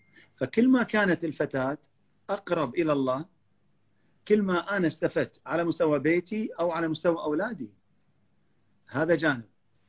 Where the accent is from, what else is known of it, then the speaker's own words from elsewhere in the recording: Kuwait; انا قاعد الاحظه عندنا في الكويت بشكل عام والخليج